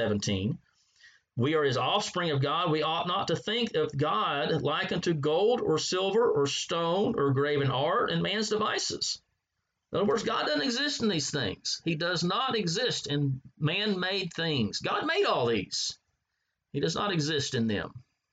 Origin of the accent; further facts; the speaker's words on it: the South, United States; I don't know about you growing up in the South. We didn't have air conditioning when I was a kid.